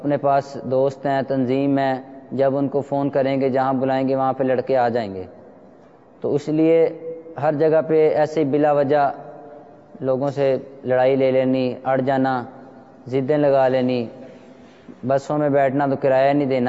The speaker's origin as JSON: {"language": "Urdu", "town": "Lahore", "region": "Punjab", "country": "Pakistan", "said": "اور میرا تعلق لاہور مرکز الاولیاء سے ہے۔ میرا تعلق ایک ایسے گھرانے سے ہے کہ جو شروع سے ہی مذہبی رجحان تھا جن کا۔"}